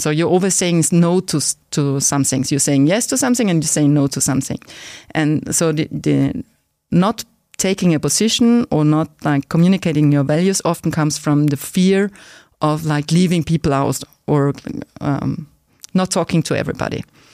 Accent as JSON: {"language": "English", "country": "Austria", "said": "I'm from Austria. We are located in a very small city in the south of Austria."}